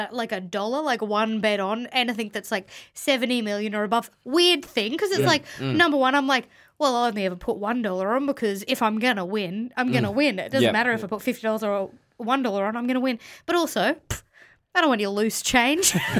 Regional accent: Townsville, Queensland, Australia; When I was growing up in Townsville

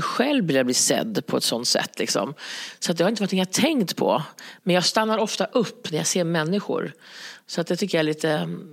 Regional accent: Gävleborg County, Sweden; Men jag är ju från Hälsingland

